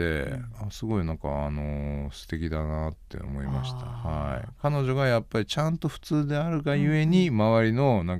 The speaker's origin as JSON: {"language": "Japanese", "region": "Fukuoka", "country": "Japan", "said": "僕と同じ福岡出身でなもんで、大阪弁がめちゃくちゃちょっと苦労してましたけどね"}